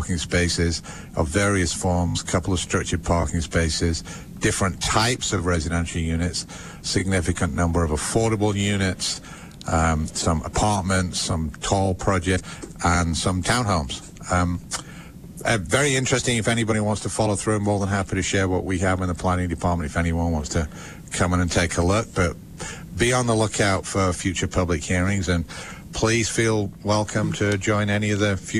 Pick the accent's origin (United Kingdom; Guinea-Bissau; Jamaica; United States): United Kingdom; England; I'm still, you know, as excited as an English can be about the RFP for Klein Dolly.